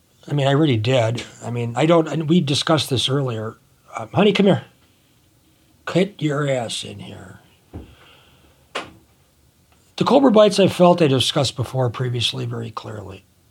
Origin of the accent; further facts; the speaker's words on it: Milwaukee, Wisconsin, United States; Basically, we grew up in Milwaukee with a bunch of punks, so I grew up as a punk.